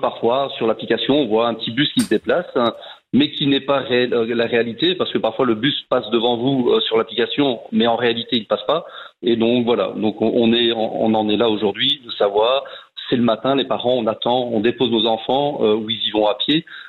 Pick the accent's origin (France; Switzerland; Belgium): Belgium; Thuin, Wallonia; Déjà, je suis pas de l'Aube, je suis de Thouin, même si c'est à côté